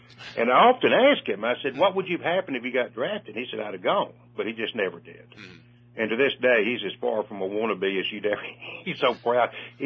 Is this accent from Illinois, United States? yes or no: no; Joinerville, Texas, United States; also born or lived in Tyler; I said I was born in Tyler. I grew up in a little place called Joinerville, Texas.